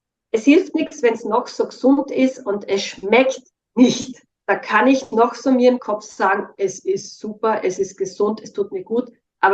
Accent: Styria, Austria; Ich komme ja aus der Steiermark, da haben wir genug Äpfel.

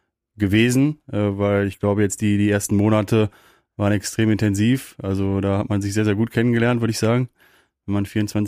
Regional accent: Cologne, North Rhine-Westphalia, Germany; ist meine Heimat aufgewachsen, also geboren, aufgewachsen, groß geworden und da hängt mein Herz dann schon auch am schönen Rheinland. Wobei ich dann sagen muss, es gibt ja noch Parallelen zur Steiermark, so von der Kultur, von den Menschen, deswegen gibt es da ein paar Parallelen, aber dann doch ein Kölner durch und durch

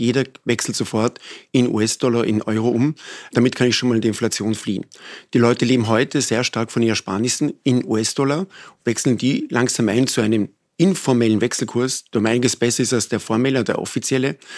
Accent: Vienna, Austria; Aus Spanien, Madrid. Mein Vater war Spanier. Und von dort kommt auch mein Name her. Wobei, ich habe mein ganzes Leben eigentlich in Österreich verbracht, in Wien. Also ich fühle mich als Wiener, obwohl ich einen sehr spanischen Namen habe.

